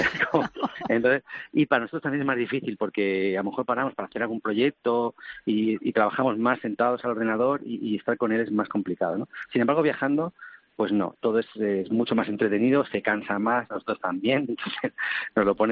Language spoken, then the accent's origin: Spanish; Canary Islands, Spain; porque yo soy canario y voto en Canarias